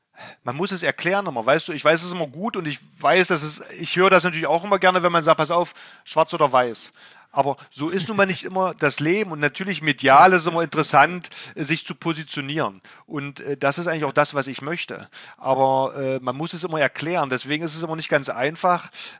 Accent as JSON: {"language": "German", "town": "Magdeburg", "region": "Saxony-Anhalt", "country": "Germany", "tie": "born there", "also_born_or_lived": "Kiel", "said": "Magdeburg als meine Geburtsstadt, ganz klar, der ich aus Handballumfeld natürlich viel zu verdanken habe."}